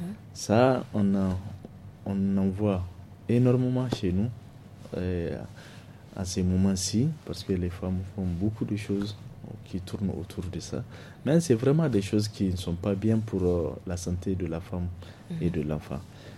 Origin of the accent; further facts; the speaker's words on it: Niger; Heureusement, chez nous au Niger, on ne pratique pas ça.